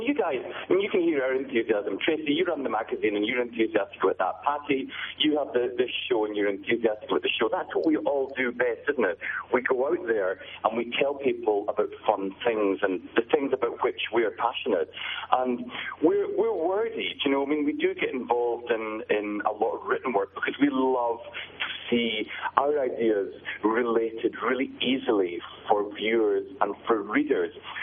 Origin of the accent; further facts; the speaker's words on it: Scotland, United Kingdom; We're Scottish. I mean, we're probably squeaking our kilt, but we're not about overspending.